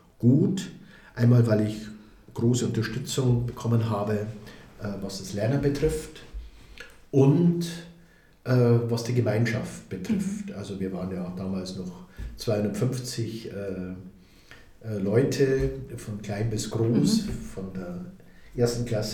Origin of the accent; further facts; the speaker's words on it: Eschenbach, Bavaria, Germany; in meiner Heimat in Eschenbach war ein Kaplan